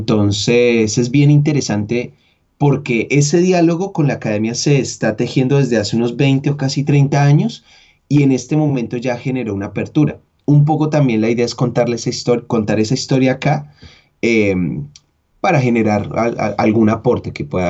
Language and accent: Spanish; Bogotá, Colombia; por lo menos en Bogotá, que es de donde yo soy